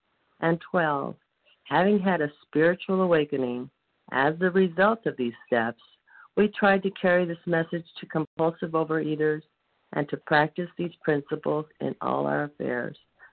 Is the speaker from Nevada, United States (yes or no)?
yes; Nevada, United States; I'm from Nevada